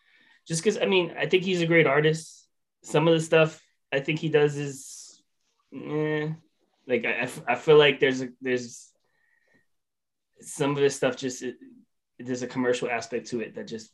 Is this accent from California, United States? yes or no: no; New York, United States; obviously growing up in New York, but living in New York City